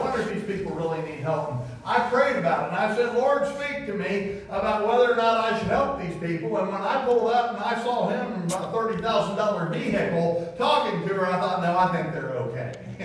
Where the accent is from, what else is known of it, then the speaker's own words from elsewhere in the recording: Texas, United States; Now, friends, I'm Texan. I've done construction work all my life.